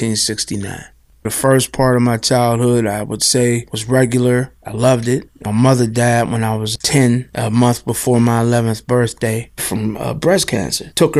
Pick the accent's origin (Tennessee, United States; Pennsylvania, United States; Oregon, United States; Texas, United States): Pennsylvania, United States; Pittsburgh; I grew up in Omega Park, which is in East Liberty. And at that time, it was the hot spot for drugs.